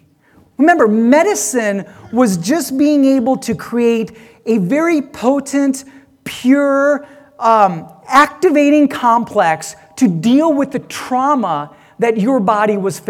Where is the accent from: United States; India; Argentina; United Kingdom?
India; And see, so I'm Indian, as you can figure, okay, right?